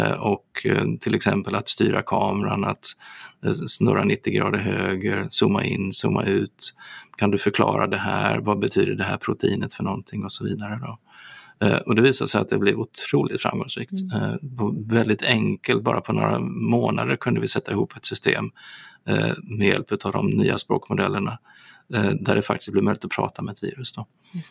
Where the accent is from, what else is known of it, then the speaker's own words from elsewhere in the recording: Gothenburg, Västra Götaland County, Sweden; Vi är lite göteborgare i gänget här